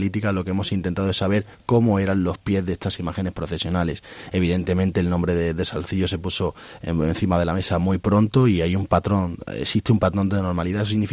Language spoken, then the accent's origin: Spanish; Seville, Andalusia, Spain; Yo soy de Sevilla